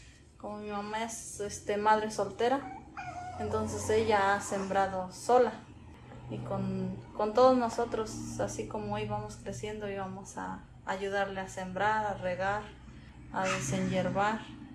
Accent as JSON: {"language": "Spanish", "region": "Hidalgo", "country": "Mexico", "moved": "yes", "lives_now": "Quinton, United States", "said": "vengo de Hidalgo. Hidalgo, y ahora vivo en Quinton, New Jersey. Llegué en el 2006 por escasos de trabajo en México."}